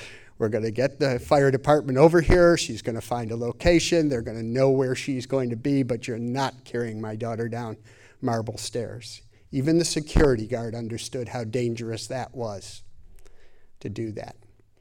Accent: Amherst, New York, United States; I'm from Western New York. I'm from Buffalo. Grew up in Amherst. I know this town. I love this town.

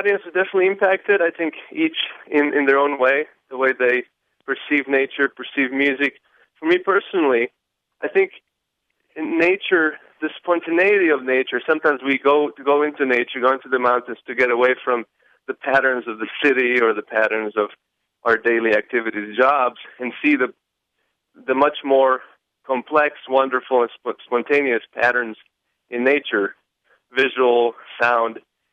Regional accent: Slovenia; English is a second language; I grew up in Slovenia.

